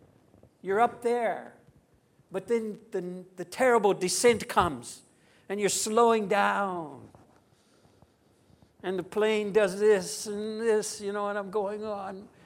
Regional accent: United States; I don't like flying very much, and I'm from America, so I have to go back once in a while.

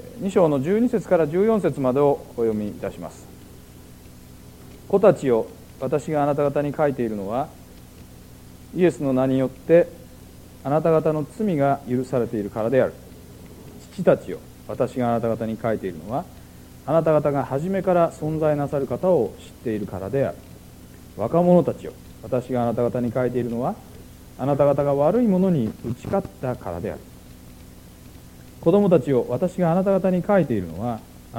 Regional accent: Hiroshima, Japan; まあ、私も広島生まれの広島育ちですから

